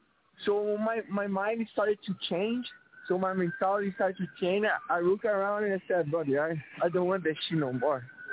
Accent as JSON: {"language": "English", "country": "Brazil", "tie": "born or raised there", "second_language": "English", "said": "So, back in Brazil, I was born in 2003, as I said."}